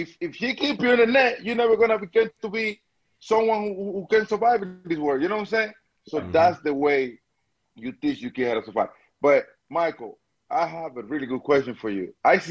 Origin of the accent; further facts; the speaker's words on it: Dominican Republic; English is a second language; now in United States; I'm from the Dominican Republic, and I like the American way to teach human beings how to grow up